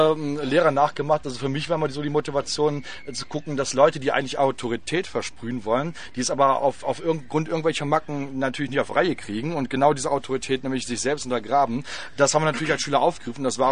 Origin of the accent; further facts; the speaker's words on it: Salzgitter, Lower Saxony, Germany; Wir kommen aus der Braunschweiger Gegend, aus Salzgitter.